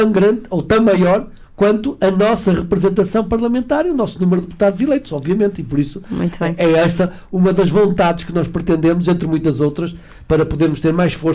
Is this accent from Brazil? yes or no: no; Barcelos, Braga, Portugal; mas também como barcelense e como percebendo bem as necessidades que estão em causa